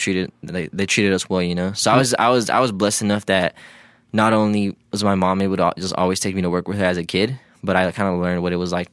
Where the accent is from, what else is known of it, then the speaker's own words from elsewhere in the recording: Hawthorne, California, United States; Yeah, I'm from Hawthorne.